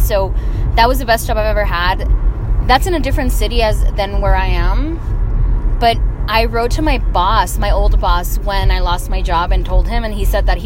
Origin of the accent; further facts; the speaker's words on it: Los Angeles, California, United States; I was like, no, I'm from Los Angeles.